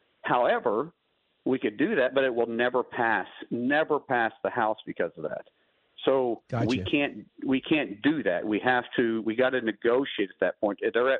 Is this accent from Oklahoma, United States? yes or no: yes; Oklahoma, United States; Well, because we're Republicans from Oklahoma and Republicans.